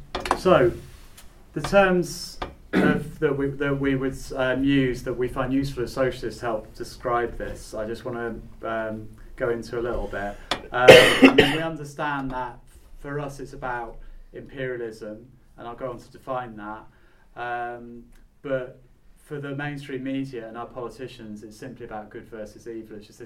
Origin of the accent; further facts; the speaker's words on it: Sheffield, Yorkshire and the Humber, United Kingdom; Yeah, thanks for inviting me, even though I'm from Sheffield.